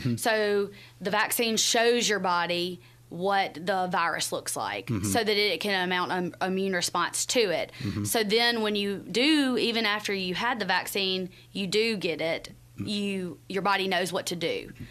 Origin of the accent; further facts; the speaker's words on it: Greenwood, Mississippi, United States; I grew up here in Greenwood.